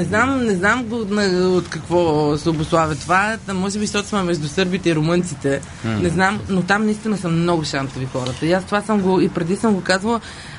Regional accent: Vidin, Vidin Province, Bulgaria; accent: northwestern dialect; Това е северозападен диалект, аз съм от Видин.

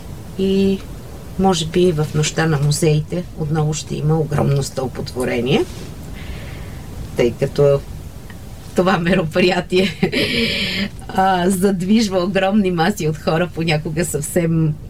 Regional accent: Musachevo, Sofia Province, Bulgaria; тъй като детството ми премина в Мусачево, едно село съвсем до София, откъдето е рода на баща ми. Там ме отгледа баба ми и така ме превърна в една жилава шопска пръчка.

